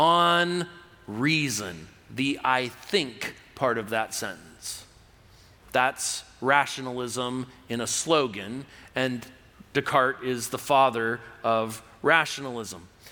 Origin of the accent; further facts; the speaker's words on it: California, United States; Now listen, even though I'm from California, I am a full-blooded American